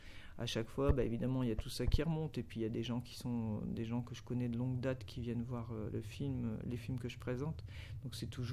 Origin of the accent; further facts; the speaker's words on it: Douai, Hauts-de-France, France; Moi, je suis né, j'habite plus à Douai, hein, j'habite plus à Douai depuis longtemps, mais je suis né là-bas, j'ai été à l'école là-bas, j'ai découvert le spectacle vivant là-bas